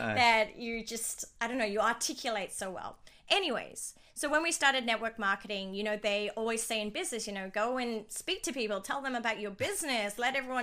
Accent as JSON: {"language": "English", "region": "Dubai", "country": "United Arab Emirates", "tie": "born or raised there", "also_born_or_lived": "Sydney, Australia", "moved": "as an adult", "said": "So I grew up born and raised in Dubai, and once I finished school, I didn't know what I wanted to do, so I just copied my older sister, and she had moved to Australia to study a Bachelor of Business"}